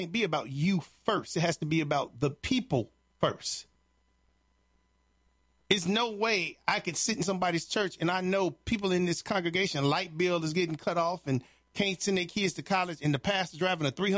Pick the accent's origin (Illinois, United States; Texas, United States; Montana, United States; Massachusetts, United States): Illinois, United States; Chicago; Now, where I grew up in Chicago, Chicago is one of these cities for everybody